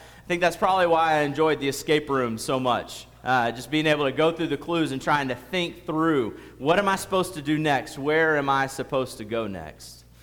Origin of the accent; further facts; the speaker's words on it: Florida, United States; Growing up in Florida, near the beach, whenever we would go to the beach